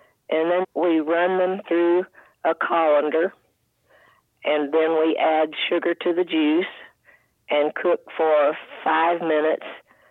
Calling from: Nacogdoches, Texas, United States; Nacogdoches, Texas.

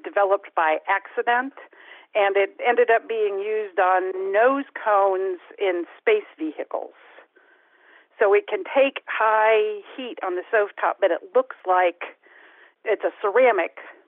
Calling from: Kansas City, Kansas, United States; Kansas City, Kansas.

